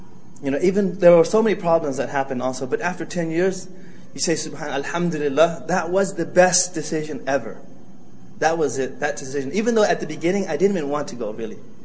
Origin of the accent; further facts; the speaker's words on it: United States; growing up in America, and you're going to go to Cambodia